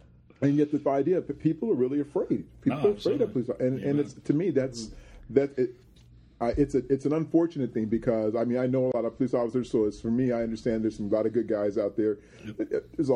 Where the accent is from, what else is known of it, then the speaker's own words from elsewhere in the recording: Lemon Grove, California, United States; I mean, I grew up out in Lemon Grove, La Mesa area